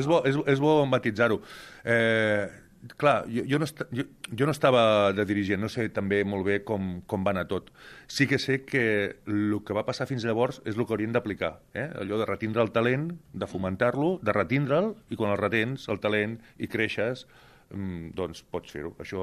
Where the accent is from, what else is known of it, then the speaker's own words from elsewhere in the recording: Reus, Catalonia, Spain; born there; Però soc de Reus de casualitat, aquesta és bona també. Soc de Reus de casualitat perquè els meus pares vivien a Falset.